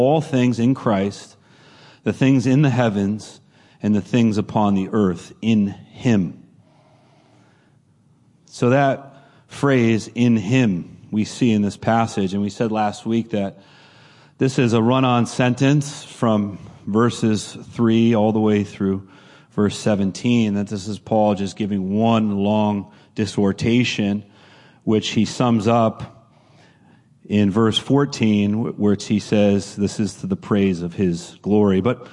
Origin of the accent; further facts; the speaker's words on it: Pittsfield, Massachusetts, United States; born there; Now, when I was born in Pittsfield, Massachusetts.